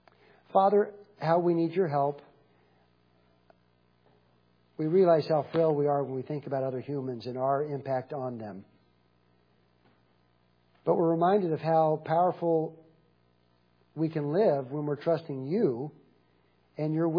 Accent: the South, United States; It's not because I was virtuous. And it's not because I was from the South.

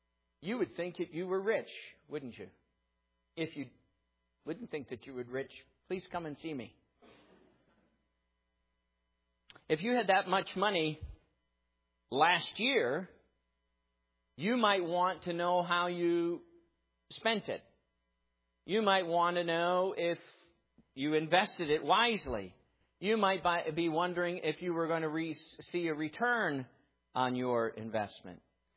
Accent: Ireland; You know, being Irish, we grew up and tea was the answer to everything.

